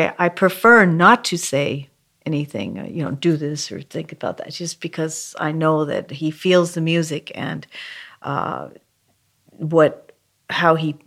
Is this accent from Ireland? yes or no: no; Canada; I mean, I'm Canadian, so I can relate a little bit between Canadian audiences and American audiences